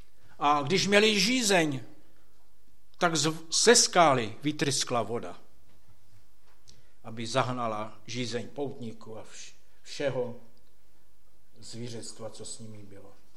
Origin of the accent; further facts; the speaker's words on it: Lipník nad Bečvou, Olomouc Region, Czechia; že jsem Čech a že můj domov je tam někde Morávák třeba, že jsem a že můj domov je v Lipníku.